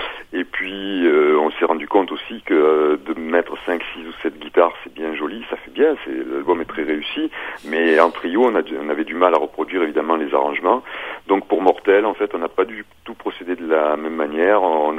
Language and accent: French; Aix-en-Provence, Provence-Alpes-Côte d'Azur, France; on est autour d'Aix-en-Provence, voilà.